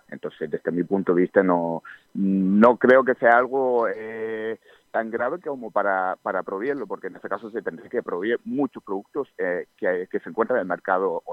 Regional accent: Germany; Soy alemán nacido, correcto, sí.

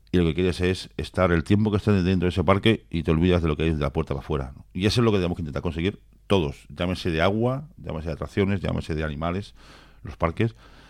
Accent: Málaga, Andalusia, Spain; also born or lived in San Sebastián; now in Canary Islands, Spain; Nací en San Sebastián, pero crié en Málaga.

